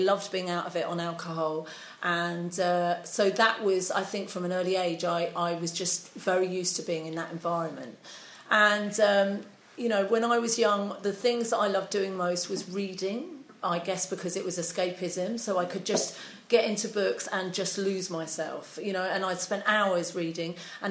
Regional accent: South Coast, United Kingdom; I wasn't brought up in London. I was brought up on the South Coast.

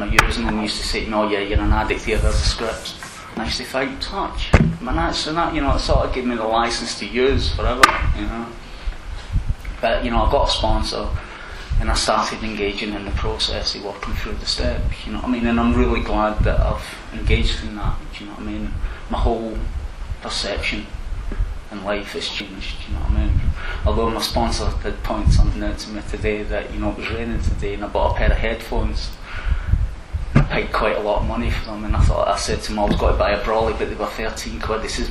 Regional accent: Scotland, United Kingdom; no, I'm Scottish. I'm not paying anybody any money back.

